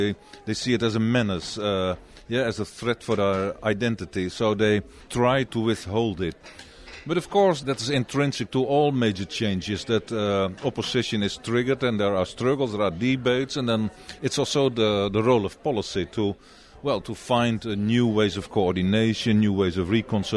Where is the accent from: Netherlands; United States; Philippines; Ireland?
Netherlands; English is a second language; I'm from the Netherlands.